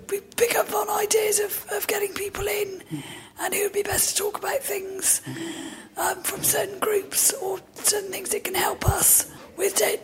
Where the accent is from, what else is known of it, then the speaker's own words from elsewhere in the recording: Bristol, South West England, United Kingdom; I'm also from Bristol.